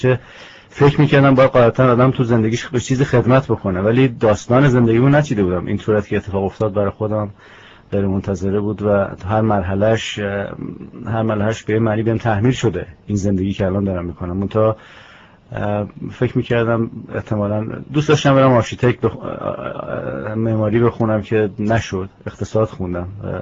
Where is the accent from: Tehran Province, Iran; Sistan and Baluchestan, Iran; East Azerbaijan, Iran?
Tehran Province, Iran; Tehran; born there; من تهران متولد شدم. سال 1330 در خرداد 30 در تهران متولد شدم. الان میشه به زودی میشه 50 سالم.